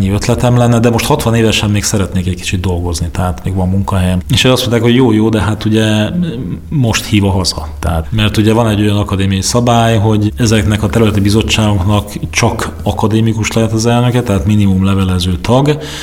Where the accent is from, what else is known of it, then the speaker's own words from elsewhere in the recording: Komárom-Esztergom, Hungary; vagy akár Komárom megye, ahonnan ahol én felnőttem